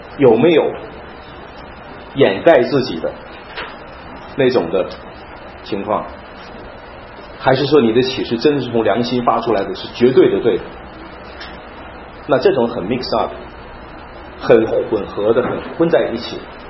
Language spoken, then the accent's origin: Chinese; China; 我们中国人叫做诅咒发誓。